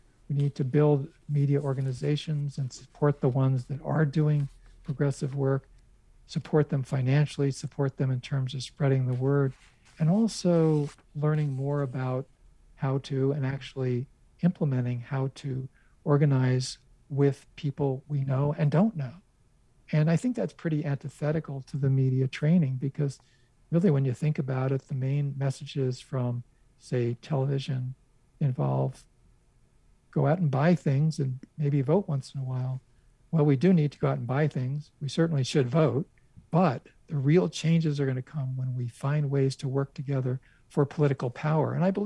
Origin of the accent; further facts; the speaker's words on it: United States; I say that as an American Jew.